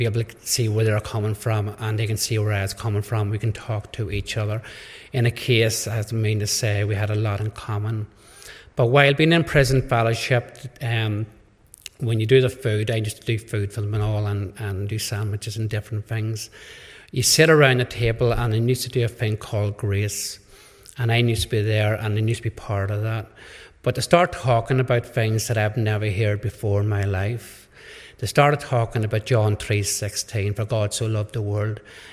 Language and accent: English; Enniskillen, Northern Ireland, United Kingdom; born there; I came from a Catholic family. I was born in Listenskee near Enniskillen, and as a devoted Catholic back then, I grew up with my family and everybody else. Got four sisters and two brothers.